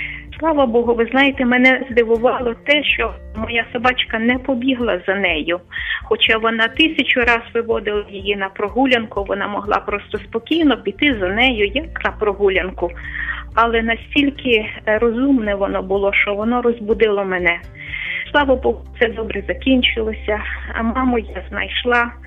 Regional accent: Lviv, Lviv Oblast, Ukraine; я львів'янка.

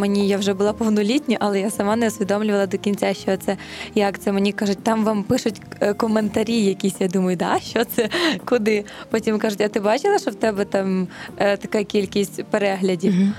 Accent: Rovantsi, Volyn Oblast, Ukraine; я сама з Рованець

